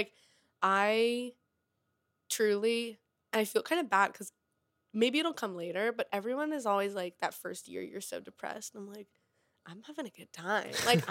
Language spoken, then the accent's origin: English; Connecticut, United States; I always wanted to move here, like forever. Like, I'm from Connecticut, so I would take the train in for whatever reason growing up.